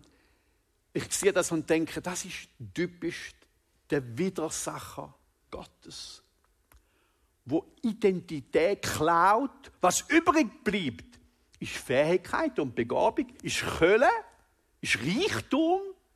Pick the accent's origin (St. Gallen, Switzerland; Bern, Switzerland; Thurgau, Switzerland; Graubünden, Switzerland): Thurgau, Switzerland; now in Zürich Oberland, Switzerland; Ich bin ein Schweizer. Eidgenoss! Und nicht in der EU. Yes, Gloria Dios. Ich bin Thurgauer, der in Zürich-Oberland Asyl gefunden hat.